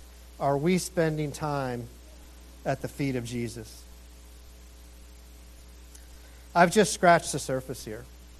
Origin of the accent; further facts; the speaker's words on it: Georgia, United States; I grew up in Georgia, and they didn't have DWIs.